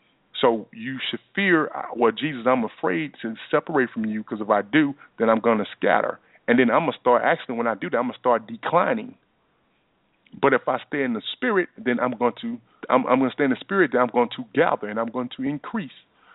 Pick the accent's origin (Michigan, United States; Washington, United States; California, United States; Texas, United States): Texas, United States; Hope I ain't sound too country, but you know I am from Texas.